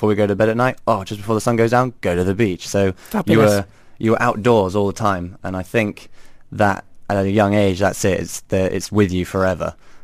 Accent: Dubai, United Arab Emirates; And growing up in Dubai, you back then it was the rare opportunity. The weather was essentially perfect all the time.

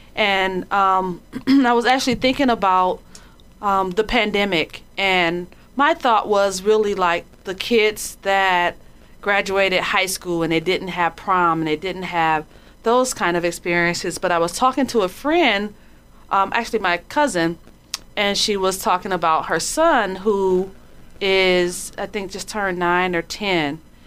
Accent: Detroit, Michigan, United States; And growing up in Detroit, it really got to the point where there were just literally crack houses all around our neighborhood.

